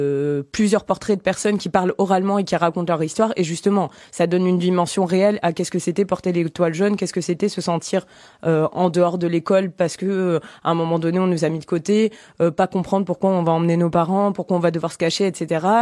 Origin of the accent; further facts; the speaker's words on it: Bordeaux, Nouvelle-Aquitaine, France; donc je suis bordelaise pour ceux qui ne le savent pas